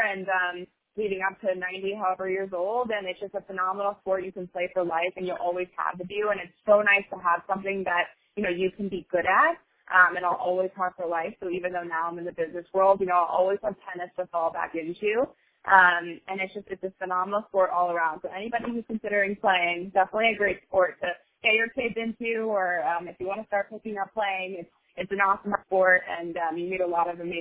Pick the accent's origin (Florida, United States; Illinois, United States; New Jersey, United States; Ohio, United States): New Jersey, United States; now in New York City, United States; ironically, we were both from the Northeast. So he was from Westchester, New York, and I was from Jersey.